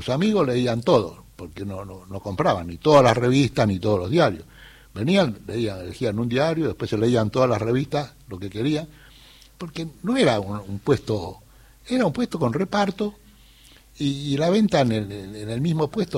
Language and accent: Spanish; Buenos Aires, Argentina; born there; Yo soy nacido en Flores.